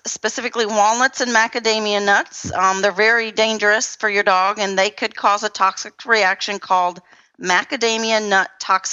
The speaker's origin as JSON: {"language": "English", "town": "Fort Worth", "region": "Texas", "country": "United States", "said": "I am your host from Fort Worth, Texas."}